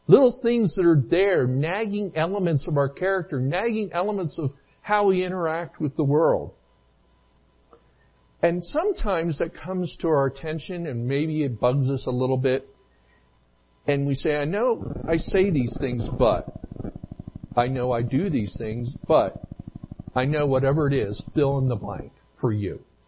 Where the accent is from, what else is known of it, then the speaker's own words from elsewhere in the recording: Delaware, United States; moved away; I used to live on the East Coast up till about 12 years ago. And when we lived on the East Coast, I grew up in Delaware. My wife grew up in Maryland.